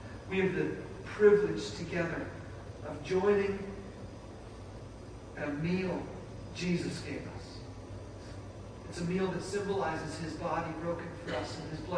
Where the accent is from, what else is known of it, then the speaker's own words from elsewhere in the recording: Apple Valley, United States; we were there on a hill overlooking my hometown of Apple Valley.